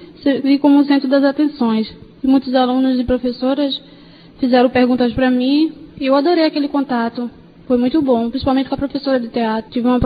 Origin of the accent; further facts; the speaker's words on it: Pernambuco, Brazil; accent: Recife; É, eu sou pernambucana.